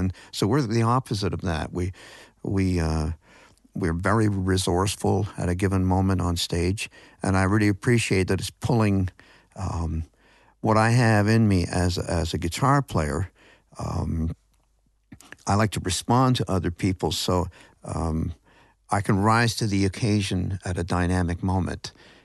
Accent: Ontario, Canada; about the native community near where I grew up on the Grand River

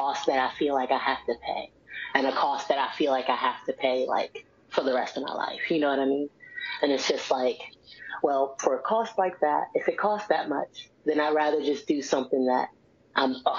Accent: Washington, District of Columbia, United States; I'm from Washington, D.C. And a lot of times, like in these urban areas, there's this pressure that's placed on a lot of the women in the family

